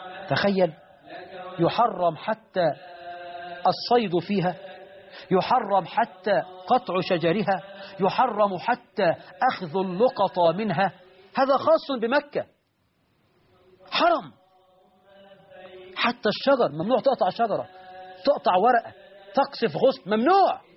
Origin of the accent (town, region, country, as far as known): Egypt